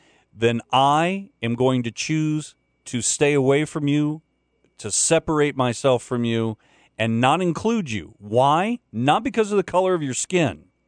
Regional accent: Florida, United States; I remember as a kid watching the news growing up in Central Florida

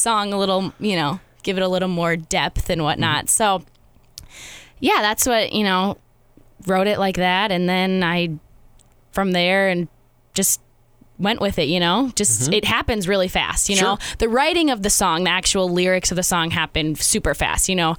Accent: Sioux Falls, South Dakota, United States; Well, so grew up, born and raised in Sioux Falls, South Dakota.

